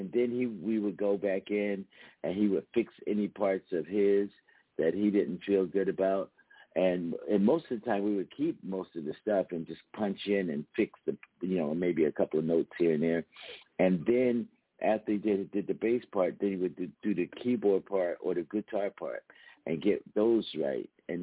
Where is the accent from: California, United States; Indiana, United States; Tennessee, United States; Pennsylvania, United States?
Pennsylvania, United States; Philadelphia; and I am from Philadelphia